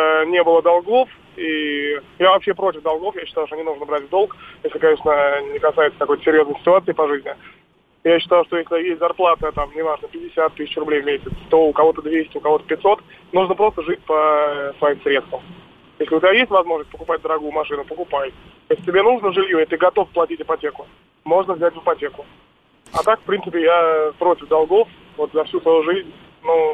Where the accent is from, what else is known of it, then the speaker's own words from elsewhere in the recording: Moscow, Russia; я из Москвы.